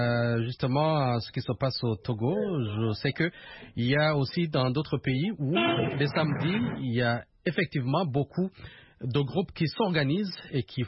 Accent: Burundi; je sais que dans mon pays d'origine, par exemple au Burundi

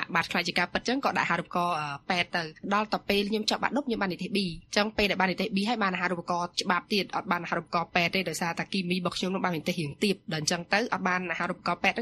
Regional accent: Sihanoukville, Preah Sihanouk, Cambodia; also born or lived in Kandal; ប៉ុន្តែបន្ទាប់ពីគាត់រៀបការហើយគាត់ទៅនៅកំពង់សោមខ្ញុំរៀនចប់ថ្នាក់ទី12នៅកំពង់សោម

